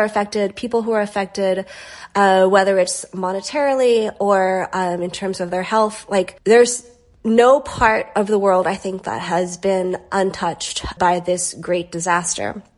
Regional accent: Hawaii, United States; So I grew up in Hawaii. So my idea of Thanksgiving and Christmas is a little bit different from maybe what like a person raised on the mainland

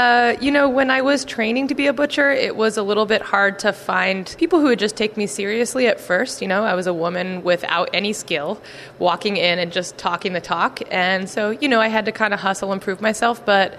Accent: New Jersey, United States; also born or lived in New York; Originally, I'm from New Jersey.

